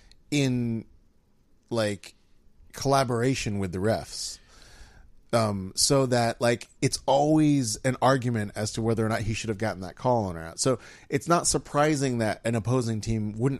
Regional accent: Houston, Texas, United States; I'm from Houston originally, so theoretically I should be a Houston fan.

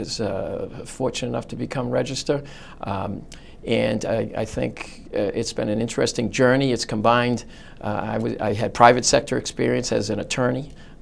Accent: Norwood, Massachusetts, United States; I grew up in Norwood. I attended Balch Public Schools, St. Catherine School. I went to Xaverian Brothers High School in Westwood.

